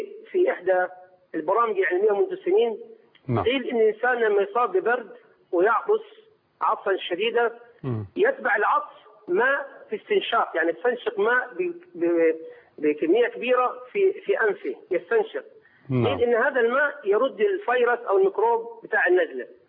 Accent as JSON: {"language": "Arabic", "region": "Upper Egypt", "country": "Egypt", "said": "البرتقال واليوسفي والتفند عندنا في الصعيد"}